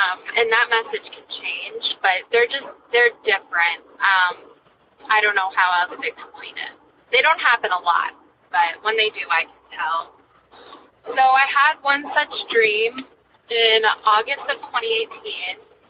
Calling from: New Hampshire, United States; Kelly, I'm calling from New Hampshire.

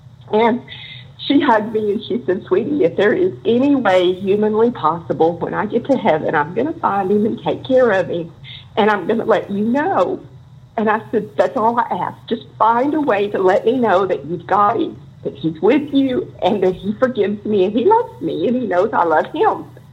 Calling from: Lubbock, Texas, United States; I'm from Lubbock, Texas.

